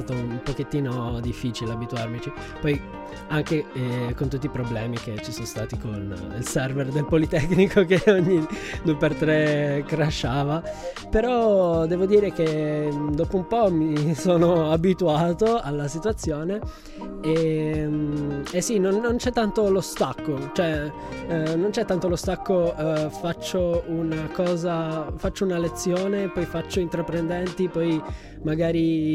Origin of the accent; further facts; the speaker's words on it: Turin, Piedmont, Italy; io sono di Torino e appunto sono rimasto qua in sede in un certo senso